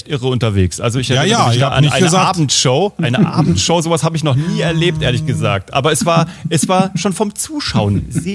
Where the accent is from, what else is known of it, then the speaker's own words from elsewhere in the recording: Kassel, Hesse, Germany; Ich komme aus Kassel